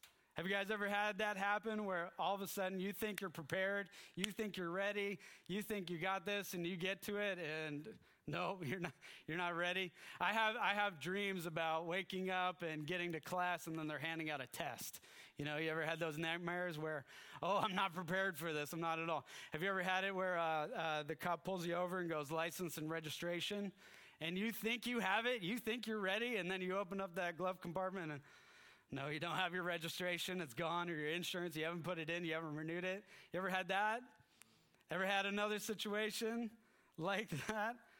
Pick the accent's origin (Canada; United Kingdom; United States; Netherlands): Canada; And so being a Canadian, I needed to get a visa to get into the country